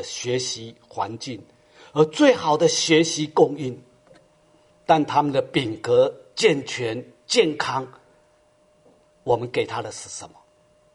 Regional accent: China; 我们中国人常常说身教重于言教

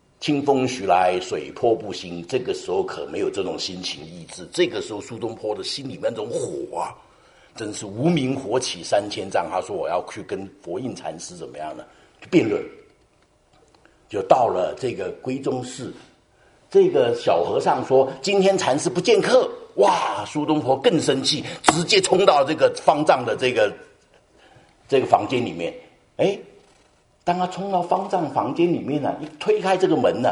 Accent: China; 我们中国人呢，什么都吃，大小通通要，死活不管

